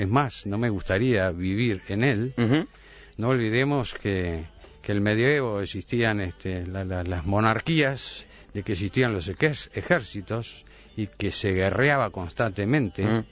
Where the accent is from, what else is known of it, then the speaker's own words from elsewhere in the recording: Uruguay; cómo me defino yo como un uruguayo típico.